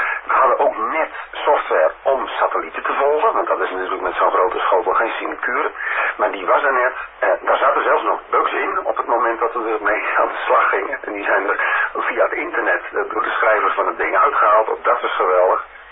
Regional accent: South Holland, Netherlands; born there; now in Veendam, Netherlands

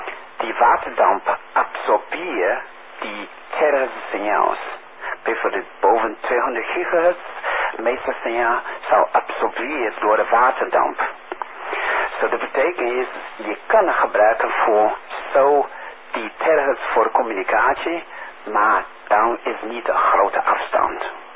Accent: Netherlands; Dus toen ik kreeg vragen, hey, waar kom je vandaan? En toen ik zeg, ik kom van Nederland.

